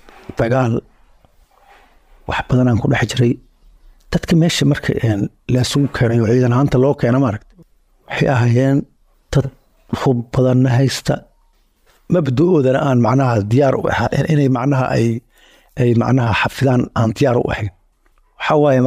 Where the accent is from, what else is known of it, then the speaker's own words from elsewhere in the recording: Mogadishu, Banaadir, Somalia; waxan ka imid muqdisho